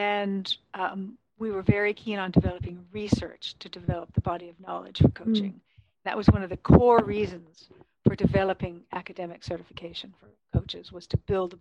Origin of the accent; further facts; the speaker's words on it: San Francisco, California, United States; I come from San Francisco. I've lived in quite a few countries.